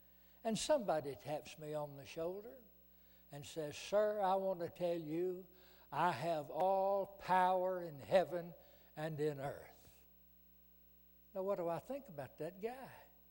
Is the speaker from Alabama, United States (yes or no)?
yes; Alabama, United States; Well, I'm from Alabama. I'll tell you what I think about him.